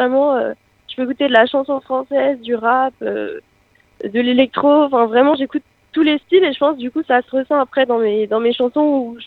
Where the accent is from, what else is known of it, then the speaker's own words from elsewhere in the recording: Granville, Normandy, France; j'ai 19 ans, je viens de Granville